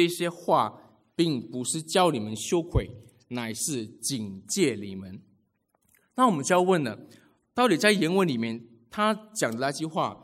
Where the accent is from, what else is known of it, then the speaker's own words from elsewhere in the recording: Malaysia; 可是因为我是马来西亚人，所以我很不喜欢过节期